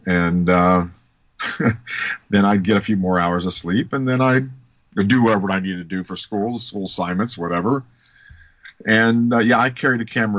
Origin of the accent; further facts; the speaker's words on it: Ohio, United States; And then we came back up to Ohio, because I'm from Ohio, and came back up to Ohio and went to OU in Athens.